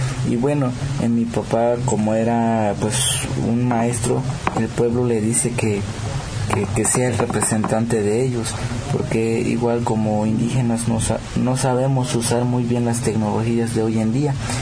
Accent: Chiapas, Mexico; first language Tzotzil; Spanish is a second language; soy del Estado de Chiapas y nuestra lengua es tzotzil.

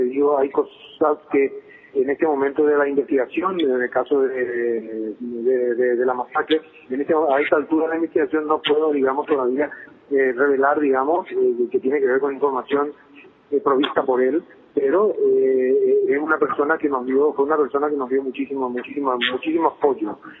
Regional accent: Asunción, Paraguay; soy de Asunción, de la capital, ¿verdad? Pero, y esto, bueno, como sabes, está a 300 kilómetros.

